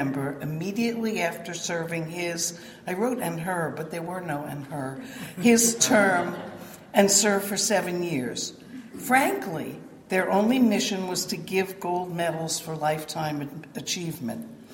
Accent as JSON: {"language": "English", "region": "New York", "country": "United States", "said": "I'm a New Yorker, by the way. Trust me, I had never heard of Travelers Rest."}